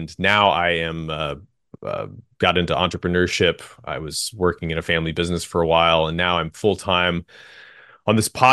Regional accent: Texas, United States; I grew up in Texas. I went to a public school

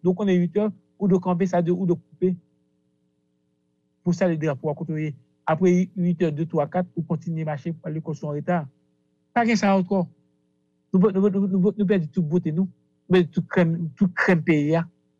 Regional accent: Haiti; en tant que citoyen, en tant qu'Haïtien

